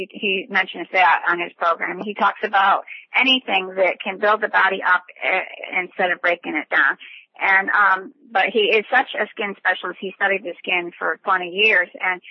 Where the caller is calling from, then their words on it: Florida, United States; from Central Florida, and I know Johnny's in South Florida